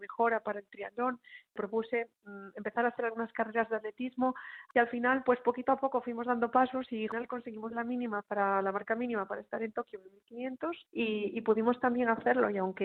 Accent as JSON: {"language": "Spanish", "town": "Vigo", "region": "Galicia", "country": "Spain", "said": "soy de Vigo, tengo 33 años"}